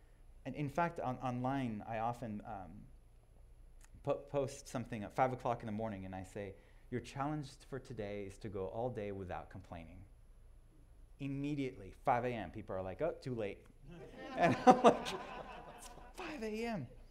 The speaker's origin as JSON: {"language": "English", "country": "Israel", "tie": "born or raised there", "said": "so growing up in Israel, when somebody bombs a bus, do you know what we do? We catch the next one."}